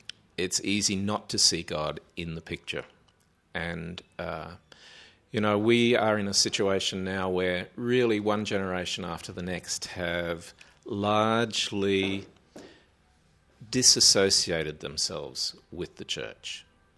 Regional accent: Brisbane, Queensland, Australia; I come from Brisbane in Australia

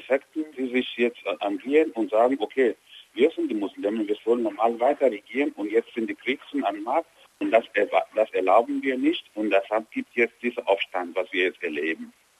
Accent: Nigeria; German is a second language; Man weiß ganz genau, wie das Land gelitten haben, was wir verloren haben als Nigerianer.

